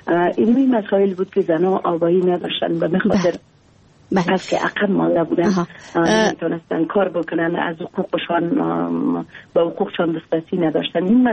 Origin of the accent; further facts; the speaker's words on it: Takhar, Afghanistan; با وجودی که مدودیت ها بسیار زیاد در ولایت ما وجود داره